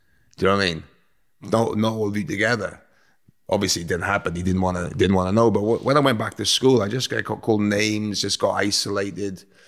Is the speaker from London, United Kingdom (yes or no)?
yes; Hammersmith, London, United Kingdom; born there; And I was born in Hammersmith, and so I was born in Hammersmith, London.